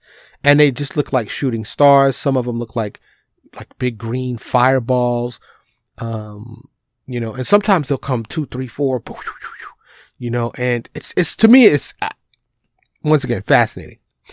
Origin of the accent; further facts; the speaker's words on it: New York, United States; I remember when I was young, living in New York, born and raised in New York, of course, going to the Hayden Planetarium.